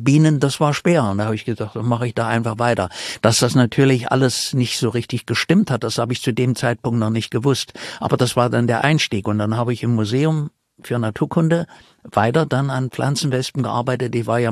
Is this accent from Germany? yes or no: yes; Germany; Zu DDR-Zeiten, ich komme ja aus der DDR